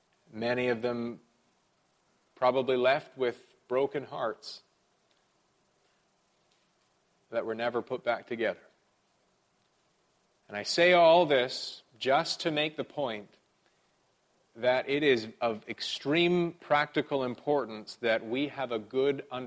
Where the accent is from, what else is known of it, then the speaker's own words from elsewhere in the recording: Vancouver, British Columbia, Canada; made a visit to my hometown of Vancouver.